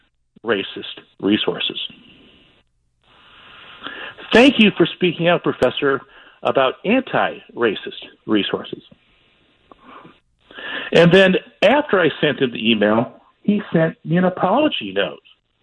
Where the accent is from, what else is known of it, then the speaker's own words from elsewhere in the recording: Detroit, Michigan, United States; In the city of Detroit, I was raised in African-American culture.